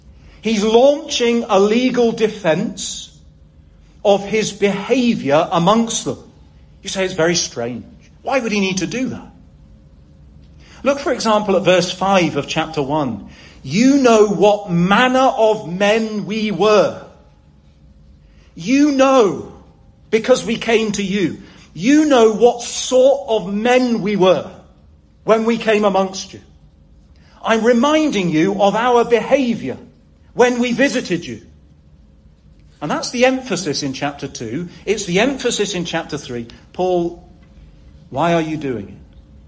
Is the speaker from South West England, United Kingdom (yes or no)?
yes; South West England, United Kingdom; I'm English. I'm even Cornish.